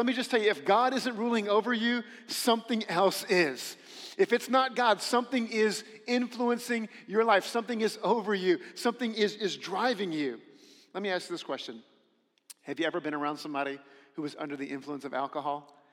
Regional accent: United States; But for us as Americans, that's not quite as familiar.

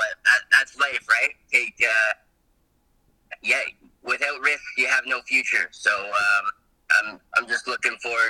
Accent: Oshawa, Ontario, Canada; I'm from the dirty Schwa, so you know, it was extra special for me. I might have been born in Lindsay, but I grew up in Oshawa

